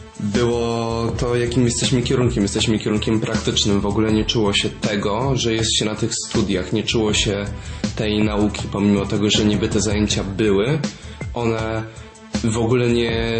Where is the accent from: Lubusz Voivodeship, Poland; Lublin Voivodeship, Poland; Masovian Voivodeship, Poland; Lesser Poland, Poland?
Masovian Voivodeship, Poland; Warsaw; ja na przykład pochodzę z Warszawy